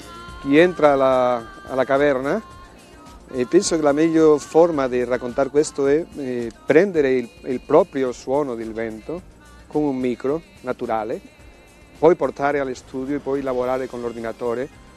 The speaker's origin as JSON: {"language": "Italian", "region": "Asturias", "country": "Spain", "tie": "born or raised there", "said": "Io sono nato al seno di una famiglia molto collegata alle tradizioni popolari della mia terra, delle Asturie."}